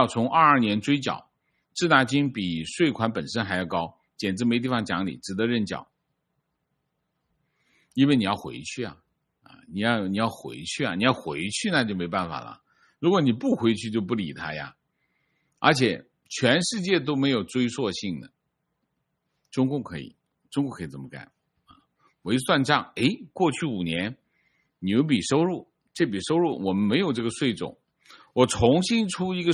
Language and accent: Chinese; Shenzhen, Guangdong, China; moved away as an adult; now in United Kingdom; 我从深圳来英国5年多，第一次收到这种催缴通知